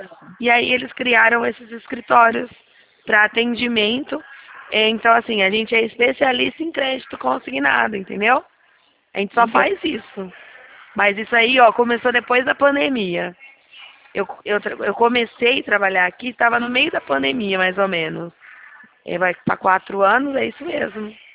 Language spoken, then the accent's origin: Portuguese; Dracena, São Paulo, Brazil; Eu sou nascida e criada aqui em Dracena.